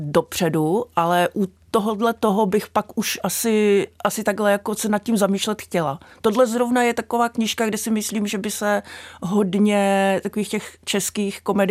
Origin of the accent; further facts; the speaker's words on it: Ostrava, Moravian-Silesian Region, Czechia; now in Beskydy, Czech Republic; já vlastně pocházím z Ostravy, takže jsem tak napůl Ostrava, napůl ty Beskydy.